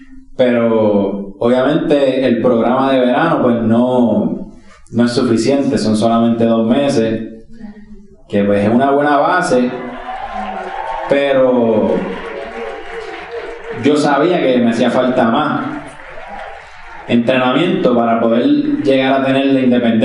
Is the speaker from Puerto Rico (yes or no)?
yes; Puerto Rico; Pues yo cuando crecí en Puerto Rico